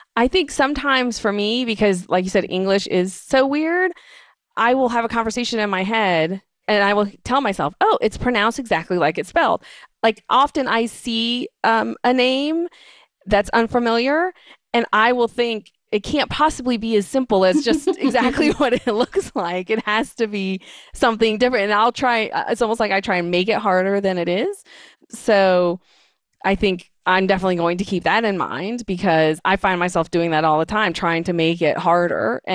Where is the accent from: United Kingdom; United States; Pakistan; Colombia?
United States; even folks who are, you know, born and raised in America … have unusual names.